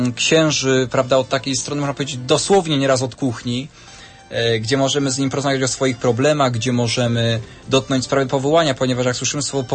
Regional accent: Lesser Poland, Poland; Ja jestem z okolic Krakowa

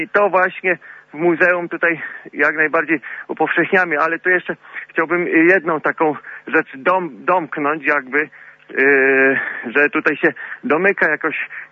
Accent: Lisków, Greater Poland Voivodeship, Poland; bo ja też z Liskowa pochodzę

